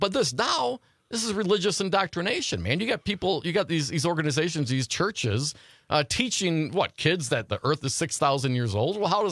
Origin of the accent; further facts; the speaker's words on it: Stevensville, Wisconsin, United States; I grew up in Stevensville up north there. Hey, not too far out of Appleton, Wisconsin.